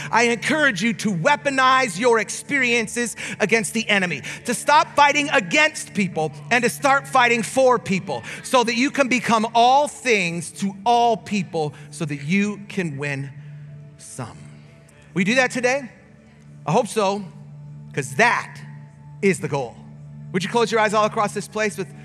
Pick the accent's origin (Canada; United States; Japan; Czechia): Canada; First of all, I'm Canadian. I don't even get to vote.